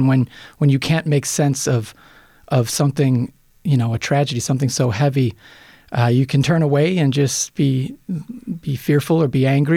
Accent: Kenmore, New York, United States; You know, I'm a fourth generation Buffalonian. I was raised in Kenmore because of no residency requirement. I'm a son of a firefighter, Buffalo firefighter, but born here, raised nearby.

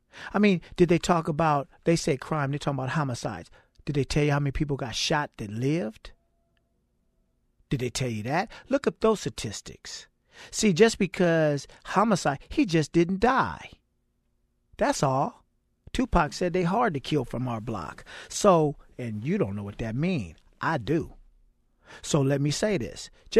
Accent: Oakland, California, United States; Born and raised in Oakland where I grew up, they call it the killing zone. I was born to fail.

